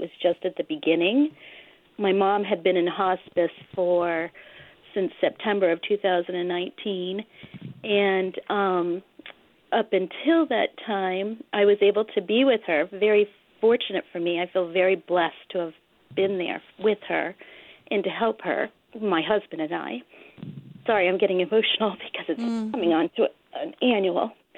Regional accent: Bath, South West England, United Kingdom; Hi. I'm from Bath

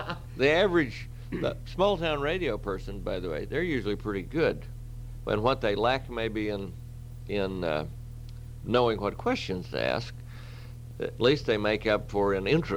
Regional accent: Colorado, United States; Well, I'm from Colorado, Chuck.

